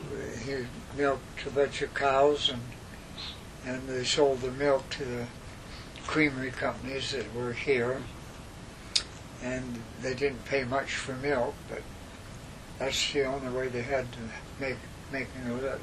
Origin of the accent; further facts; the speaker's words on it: Afton, Wyoming, United States; born there; And Dr. G.W. West was my doctor, and I was born in Afton.